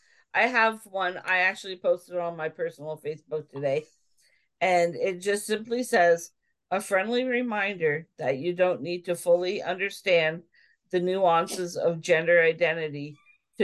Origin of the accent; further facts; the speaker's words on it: Canada; So for our listeners, we're Canadian, we're all Canadian.